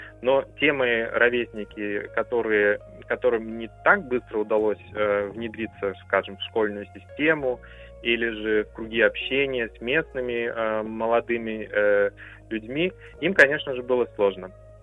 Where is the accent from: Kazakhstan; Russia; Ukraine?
Kazakhstan; now in Germany; так как мы в семье говорили на немецком языке, еще живши в Казахстане, то для меня такая фактическая интеграция сюда, в немецкое общество, в том возрасте была не очень так сложной